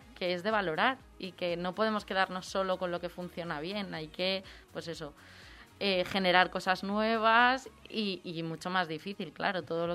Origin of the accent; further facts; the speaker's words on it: Valencia, Valencian Community, Spain; Yo vengo de Isabel la Católica, Cirilo Amorós, Hernán Cortés.